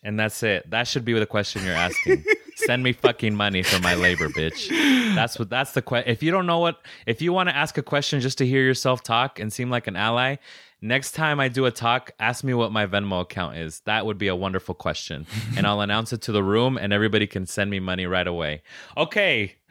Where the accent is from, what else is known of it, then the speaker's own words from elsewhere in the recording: Puerto Rico; first language es; English is a second language; now in United States; I grew up in Puerto Rico and haven't spoken Spanish regularly in so long. I moved to the US in 1996.